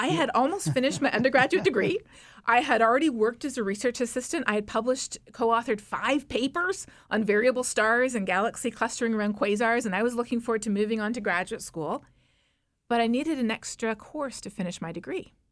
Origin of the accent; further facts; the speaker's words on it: Canada; As a Canadian, I grew up spending almost every single day in the summer outside, and fishing was a big part of my life.